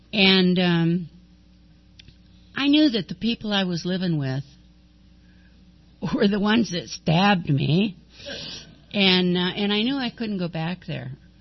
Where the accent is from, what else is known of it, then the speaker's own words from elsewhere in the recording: Long Beach, California, United States; But I wouldn't have had a place to go anyway because I was from Long Beach.